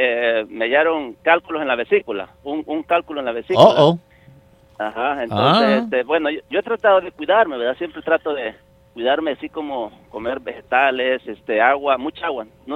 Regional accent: El Salvador; Yo soy de Salvador.

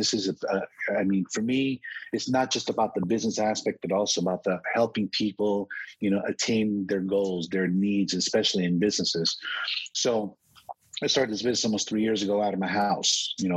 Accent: Queens, New York, United States; also born or lived in Brooklyn / Smithtown; I was born in Sheepshead Bay, Brooklyn, New York, but I can't claim that, but I was really raised in Jamaica, Queens since I was like 3 years old. Of course, we went to high school in Smithtown, Long Island.

